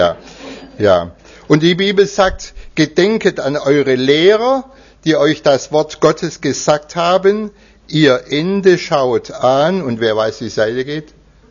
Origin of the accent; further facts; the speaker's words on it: Bürg, Baden-Württemberg, Germany; born there; Mein Geburtsort ist ja ein ganz kleines Dörfle, fast hätte ich gesagt Nest, ein kleines Dorf, Bürg genannt, bei Winnenden.